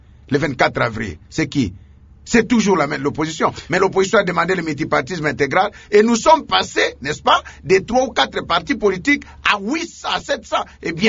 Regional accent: Yahuma, Tshopo, DR Congo; Ces partis n'existent pas chez moi à Yaouma.

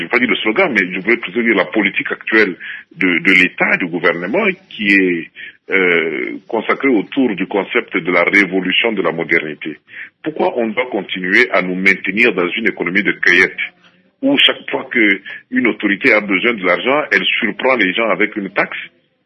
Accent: DR Congo; nous sommes nombreux de Congolais qui l'avons entendu, même dans la presse a été écrit.

